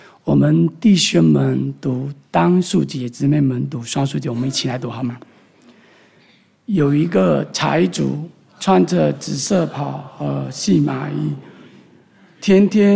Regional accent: China; 我们知道我们都是来自于中国，我们在中国的文化里面，我们很忌讳谈论死亡

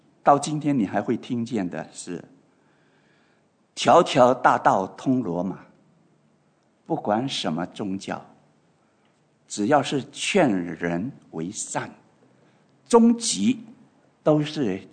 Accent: China; 当然在作为中国人的背景，我们常常受一种影响是修桥补路，积德行善

